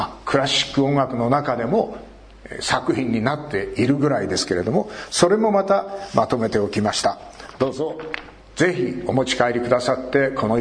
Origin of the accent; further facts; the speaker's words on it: Fukushima, Japan; 私たち福島県人はそんなんじゃないよって思ってるわけです。